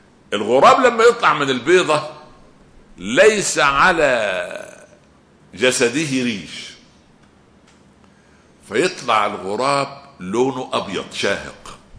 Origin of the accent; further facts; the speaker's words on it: Egypt; انتوا عارفين عندنا في مصر اخر بلد جنب السودان اسمها اسوان